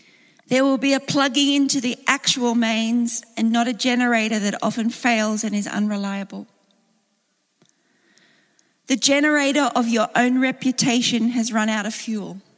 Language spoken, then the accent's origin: English; Australia; which in my heart, as an Australian that was brought up on a lovely beach, makes me feel very relaxed.